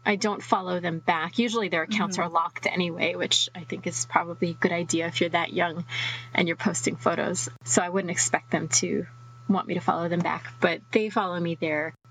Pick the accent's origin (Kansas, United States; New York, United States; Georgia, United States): New York, United States; now in Austin, United States; I grew up in New York, definitely a much more liberal state than the past few that I've lived in. Now I'm here in Texas, though in a very liberal city in Austin.